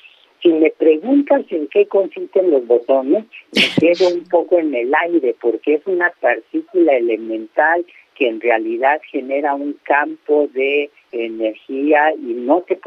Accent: Tijuana, Baja California, Mexico; born there; se supone que nací en Tijuana

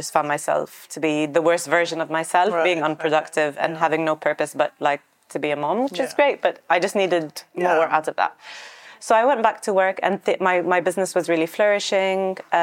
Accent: London, United Kingdom; also born or lived in Egypt; So I used to live in, I was brought up in London, so I went to school in London. So we had the passport. Right. We were expats in the 80s, okay. So we had the British citizenship. And I was always back and forth between Egypt and London.

